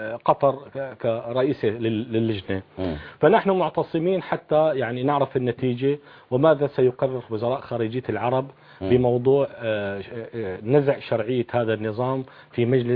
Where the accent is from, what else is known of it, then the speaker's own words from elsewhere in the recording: Syria; لكن نحن كشعب سوري أن نذبح نقتل الآن في مدن تنتهك